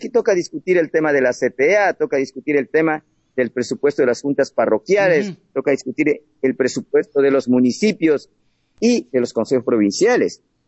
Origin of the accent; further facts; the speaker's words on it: Ecuador; y no solo dejar de a los partidos políticos, sino también como ciudadanos ecuatorianos.